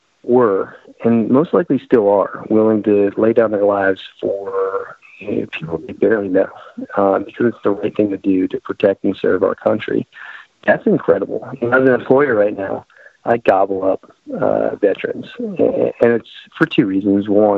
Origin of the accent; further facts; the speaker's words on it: Greenwich, Connecticut, United States; You know, I grew up in Greenwich, Connecticut.